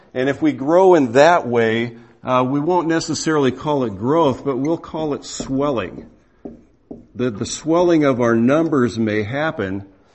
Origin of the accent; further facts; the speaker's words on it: California, United States; When I was growing up in California, San Diego County, there are a lot of Churches of Christ down there.